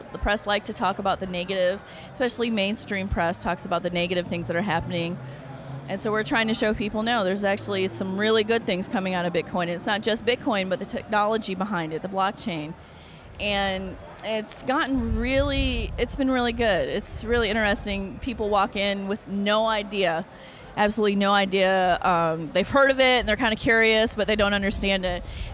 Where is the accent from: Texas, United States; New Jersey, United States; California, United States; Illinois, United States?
Texas, United States; Houston; I'm actually from Houston.